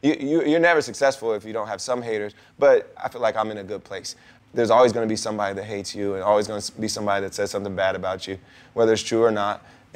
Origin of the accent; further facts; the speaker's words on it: Ohio, United States; Yes, and my home state of Ohio, which was where I was born and raised, they fought for my family's freedom and eventually won it.